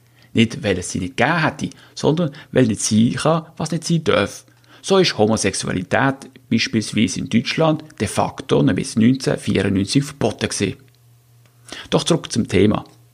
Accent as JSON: {"language": "German", "country": "Switzerland", "also_born_or_lived": "Munich", "said": "Als Schweizer mit langer Münchner Vergangenheit kann man im Land zwischen den zwei Meeren einige Sachen nicht verstehen."}